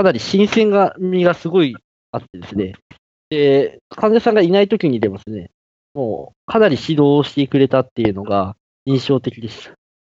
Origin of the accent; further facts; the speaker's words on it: Tokyo, Japan; 僕はですね、もともと東京生まれ東京育ちでして